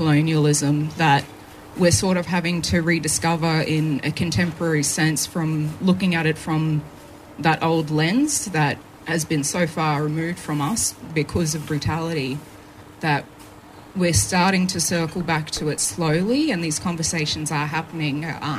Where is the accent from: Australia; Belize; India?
Australia; Murgon, Queensland; I'm a Waka Waka Kalali and Cobble Cobble woman. I was born and raised in the South Burnett, so I spent about 17 years in a little place called Mergan.